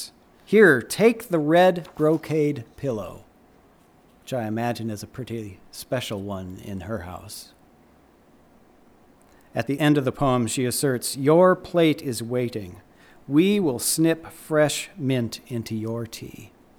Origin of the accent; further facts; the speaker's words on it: Minnesota, United States; I grew up in Minnesota, and early on, I internalized a set of contradictions that seems to me to be particularly Minnesotan.